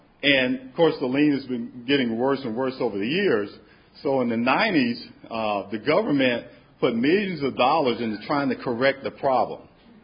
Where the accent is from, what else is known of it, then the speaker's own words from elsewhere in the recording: Florida, United States; I'm from South Florida, and before Hurricanes Rita and Katrina, there was Andrew.